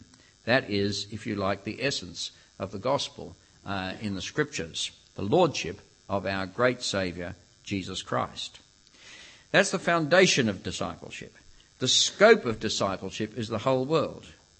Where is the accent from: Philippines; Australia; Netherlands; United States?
Australia; It's not as though we're Australian and that's all there is to it.